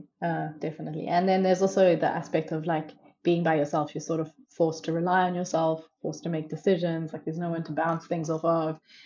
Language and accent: English; Johannesburg, Gauteng, South Africa; Like I grew up in Johannesburg, which is like a built up city and there's lots of trees and like parks and that kind of thing.